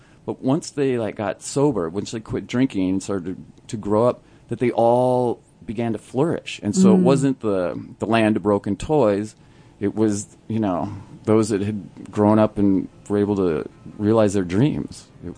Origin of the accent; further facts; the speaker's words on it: North Dakota, United States; You know, I grew up in North Dakota, and so the country kids were lucky because they could get their driver's license at 14